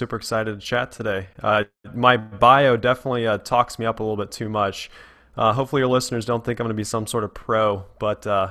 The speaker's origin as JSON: {"language": "English", "region": "Midwest", "country": "United States", "tie": "born or raised there", "said": "So it is in my hometown. You know, I live in a town in the Midwest, about 40,000 people."}